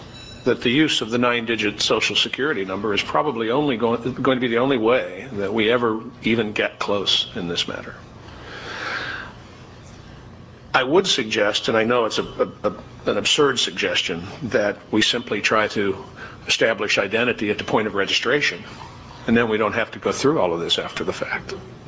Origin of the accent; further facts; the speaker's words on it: Ohio, United States; I'm from Allen County, Ohio. I'm the elections director there.